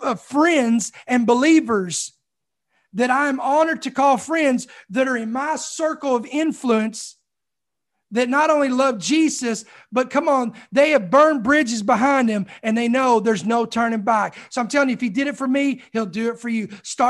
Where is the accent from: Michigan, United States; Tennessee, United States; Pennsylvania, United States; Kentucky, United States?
Kentucky, United States; Louisville; born there; now in Georgia, United States; I live in Georgia now, but I was born in Kentucky, in Louisville, Kentucky. So I'm a Southern at heart, and that's why we keep going farther south.